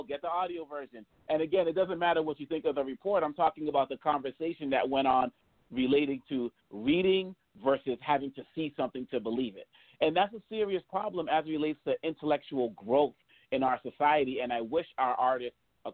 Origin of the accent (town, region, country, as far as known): Boston, Massachusetts, United States; born or raised there